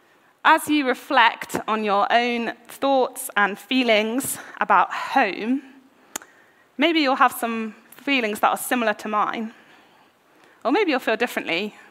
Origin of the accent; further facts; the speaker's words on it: Nottingham, East Midlands, United Kingdom; also born or lived in Worcester; now in Leicester, United Kingdom; I grew up in Nottingham, and my parents still live there in the house where I was a child.